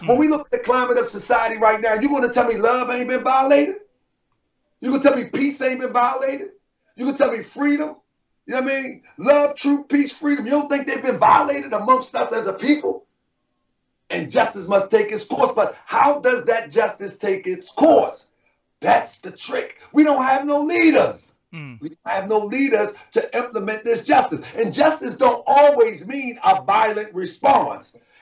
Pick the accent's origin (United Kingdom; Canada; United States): United States; Baltimore, Maryland; also born or lived in Annapolis; Brother, I'm from Baltimore by the way of Annapolis, Maryland. I was born in Annapolis, Maryland. Most of my life spent in Baltimore City, so we got a little bit of Baltimore aggressiveness with us.